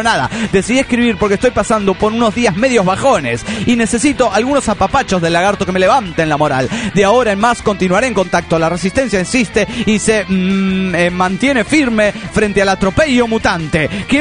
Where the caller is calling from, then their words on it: Guadalajara, Jalisco, Mexico; de Guadalajara, Jalisco, México.